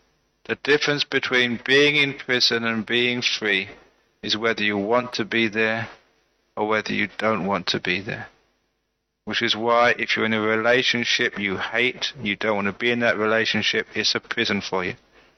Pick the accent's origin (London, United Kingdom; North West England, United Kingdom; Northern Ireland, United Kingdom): London, United Kingdom; born there; I was born in London, and I became a Buddhist.